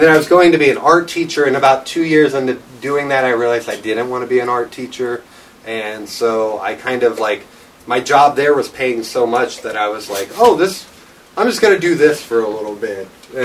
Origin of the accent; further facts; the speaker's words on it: Madison, Illinois, United States; also born or lived in Granite City; I come from, I was born in Madison, Illinois. It's like right across the river from St. Louis. Mm-hmm. And I come from there, grew up there, moved to a town, Granite City, which is right next to it, but a steel mill town.